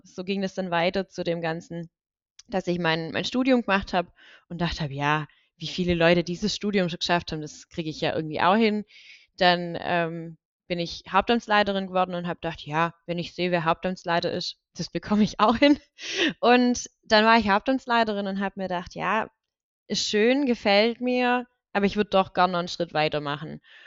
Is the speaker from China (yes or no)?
no; Reichenbach im Täle, Baden-Württemberg, Germany; Also ich bin in Reichenbach im Täle groß geworden und ist ein Teilort von der Gemeinde Deggingen. Es sind 1700 Einwohner.